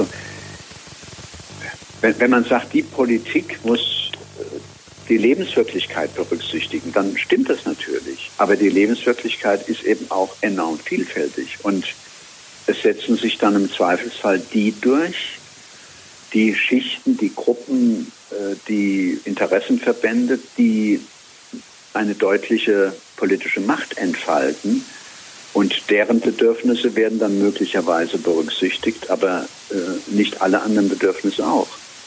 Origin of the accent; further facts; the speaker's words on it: Rhineland-Palatinate, Germany; Also in meinem Heimatland Rheinland-Pfalz, in dem ich lange politisch tätig war